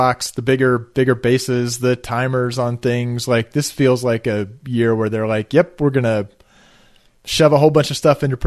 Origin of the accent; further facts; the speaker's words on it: Sour Lake, Texas, United States; I grew up in Sour Lake, Texas, which does not show up in this